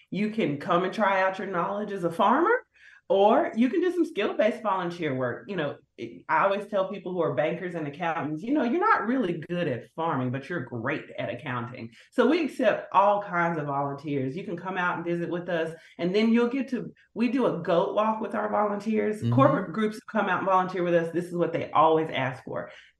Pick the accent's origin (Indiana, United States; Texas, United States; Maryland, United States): Texas, United States; Dallas; And if you don't know, I'm a Dallas girl. I was born and raised in Dallas.